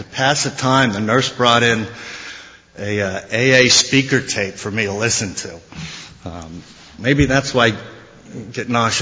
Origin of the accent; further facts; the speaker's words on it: Las Vegas, Nevada, United States; I come from Las Vegas, Nevada. I was born and raised out there.